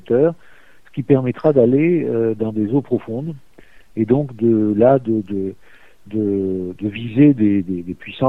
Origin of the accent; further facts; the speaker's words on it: France; France, je suis français.